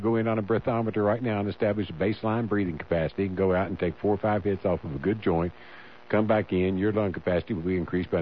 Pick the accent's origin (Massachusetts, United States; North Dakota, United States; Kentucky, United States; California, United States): Kentucky, United States; hundreds of thousands of Kentuckians, my home state